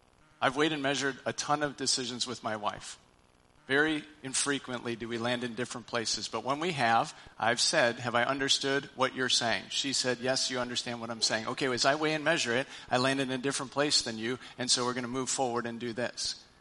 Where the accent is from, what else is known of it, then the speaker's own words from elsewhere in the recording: Wisconsin, United States; I grew up in Wisconsin. Bags. So that's why I say satchels.